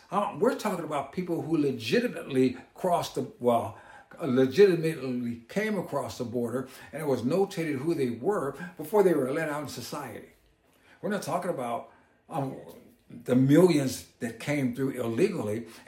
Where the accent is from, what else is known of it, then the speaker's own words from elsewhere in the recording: California, United States; And then, of course, my home state of California, they did all kinds of stuff.